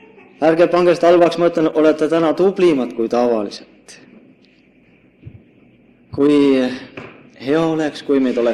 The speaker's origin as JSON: {"language": "Estonian", "region": "Saare County", "country": "Estonia", "said": "Sest ma olen saarlane ja ma jään saarlaseks ka edaspidi, siis kui ma lahkun siit, sellepärast, et mind suunatakse mujale."}